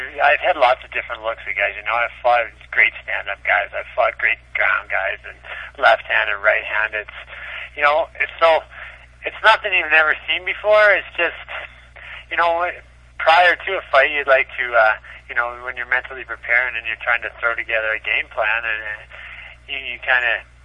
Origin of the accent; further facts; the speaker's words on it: Nova Scotia, Canada; I'm originally from Nova Scotia, so I got an opportunity to see my family and fight in front of some friends and family.